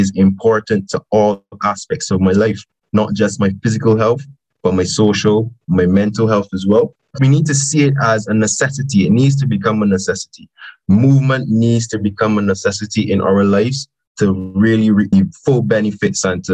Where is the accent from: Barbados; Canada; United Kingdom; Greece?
Barbados; I think from what I've gathered from growing up in Barbados, we see physical activity majority as just an extracurricular.